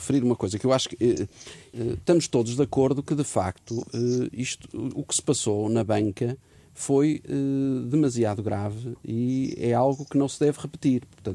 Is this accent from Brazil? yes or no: no; Portugal; e eu, como português, como contribuinte e como empresário, como cidadão deste país